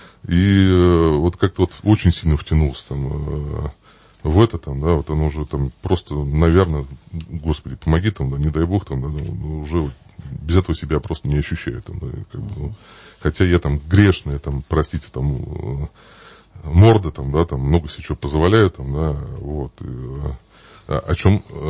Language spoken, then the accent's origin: Russian; Moscow Oblast, Russia; потому что я из Московской области